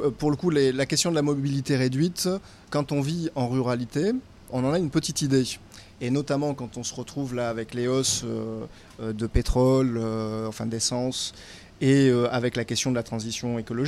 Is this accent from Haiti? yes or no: no; Borrèze, Nouvelle-Aquitaine, France; born there; Je suis né à Borèze, en Dordogne. J'ai fait ma formation ici.